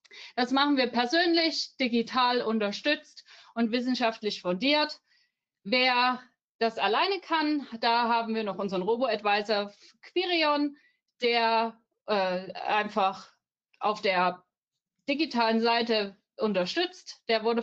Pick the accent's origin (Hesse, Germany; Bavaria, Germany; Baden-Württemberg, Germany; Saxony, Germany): Saxony, Germany; moved away as an adult; Damals noch in meiner Heimat in Sachsen, wo ich geboren und aufgewachsen bin, bin dann aber direkt danach ins Rhein-Main-Gebiet gewechselt, 2007